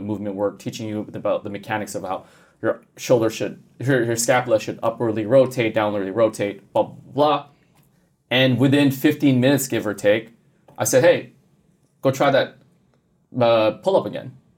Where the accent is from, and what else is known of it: Montreal, Quebec, Canada